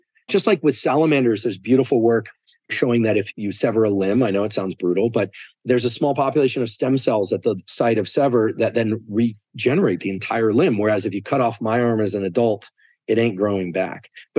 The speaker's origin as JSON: {"language": "English", "town": "Stanford", "region": "California", "country": "United States", "tie": "born there", "said": "I was born in Stanford Hospital. So I'll probably die at Stanford, but hopefully a long time from now."}